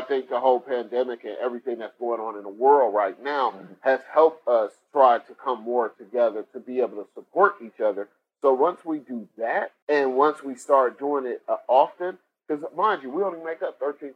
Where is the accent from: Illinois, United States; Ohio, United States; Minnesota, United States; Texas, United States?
Ohio, United States; Cleveland; now in Columbus, United States; One of the things that I do say is I'm from Cleveland, but I will say the 614 has helped brand me on who I am